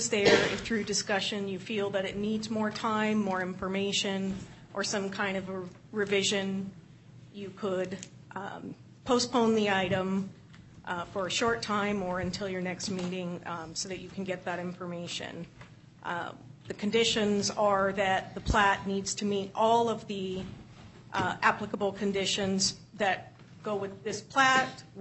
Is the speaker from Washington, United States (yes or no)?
yes; Black Diamond, Washington, United States; now in Bellevue, United States; I'm from Bellevue, and I grew up in Black Diamond.